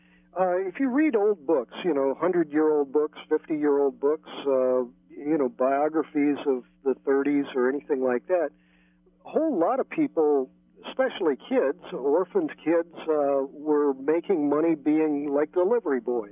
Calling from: San Francisco, California, United States; greetings from San Francisco.

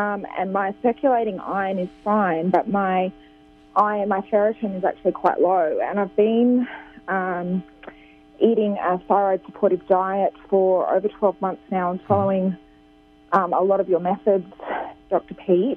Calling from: Australia; Hi, I'm from Australia.

